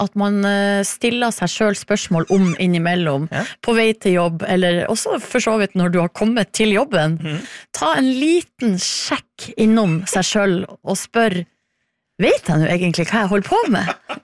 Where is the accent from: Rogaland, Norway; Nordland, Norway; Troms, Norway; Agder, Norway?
Nordland, Norway; Hammarøy; Jeg kommer fra Hammarøy i Nordland, men jeg har tilbrakt dagen i Oslo.